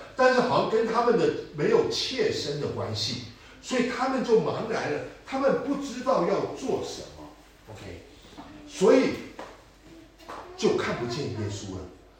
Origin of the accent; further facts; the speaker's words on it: Taiwan; Chinese is a second language; 我台湾人也不一样。 OK， 我们刚认识的时候讲英文，因为他不会讲普通话，我不会讲普通话